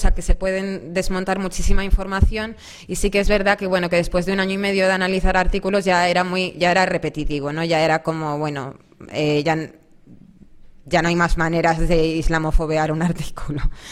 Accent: Spain; yo nazco y ya soy española, pero resulta que no, que mi padre es egipcio, entonces soy una segunda generación

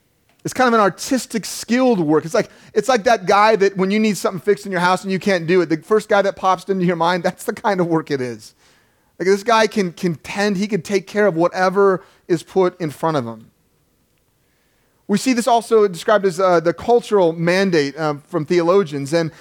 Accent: Inglewood, California, United States; postmaster at the post office in Inglewood, California, where I was born. Yeah, you don't know me. I'm from Inglewood, man.

